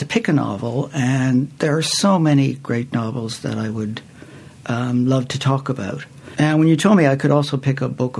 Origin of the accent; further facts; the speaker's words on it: Ireland; moved away as an adult; I grew up in Ireland. I only left when I was 25 years old.